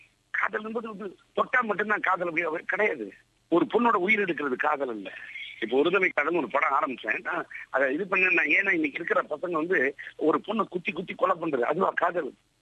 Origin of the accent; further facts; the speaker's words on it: Mayiladuthurai, Tamil Nadu, India; born there; முதல் கோபுரம் தான் நான் பிறந்த ஊர்ல உள்ள அந்த கோபுரம் மயிலாடுதுறை.